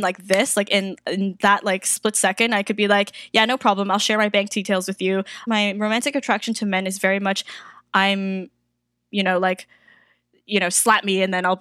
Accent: Hong Kong; also born or lived in the West; A, I was raised in the West. And B, I'm like Hong Kong Chinese, not like mainland Chinese.

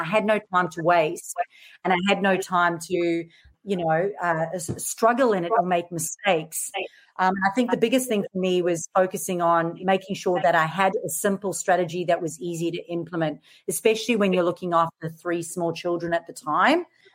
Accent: South Africa; accent: mixed; moved away as an adult; now in Australia; So I'm originally from South Africa, so you'll notice this really mixed accent. Now I live in Australia. Moved here 13 years ago.

